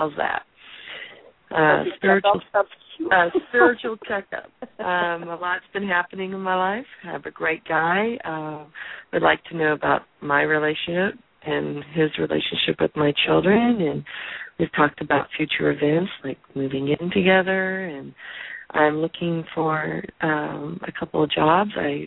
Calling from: California, United States; I'm calling from California.

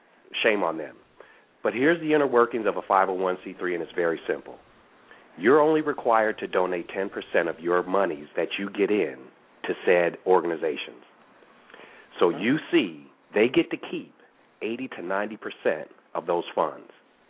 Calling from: Los Angeles, California, United States; I'm calling from Los Angeles.

